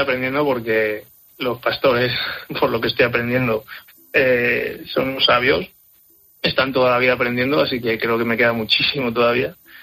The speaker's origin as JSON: {"language": "Spanish", "town": "Madrid", "region": "Community of Madrid", "country": "Spain", "said": "Yo soy de Madrid, de la capital, vamos"}